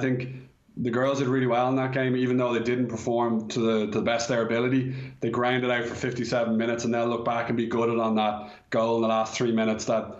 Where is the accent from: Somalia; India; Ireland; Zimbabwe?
Ireland; Yeah, I think honestly, and obviously myself being Irish, people say it's biased